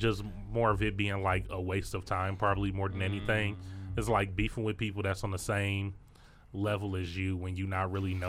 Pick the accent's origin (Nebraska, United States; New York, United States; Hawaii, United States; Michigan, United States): Michigan, United States; Detroit; He was super whack, and he was from St. Louis, and I was from Detroit, and we was both from the Midwest.